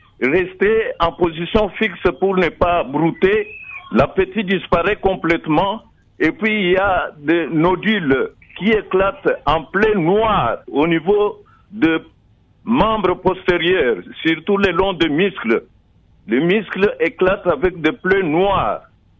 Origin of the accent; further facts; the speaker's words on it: DR Congo; Elle est même endémique ici chez nous en RDC.